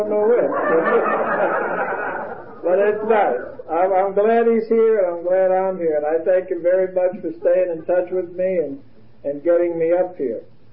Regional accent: Brooklyn, New York, United States; I'm from Brooklyn. And you never ask anybody from Brooklyn what they do for a living.

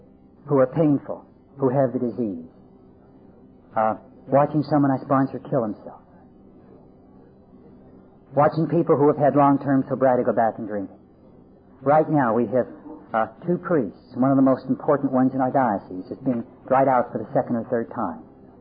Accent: Pennsylvania, United States; And I grew up in Pennsylvania, and in winter, trees can't have their leaves in the winter

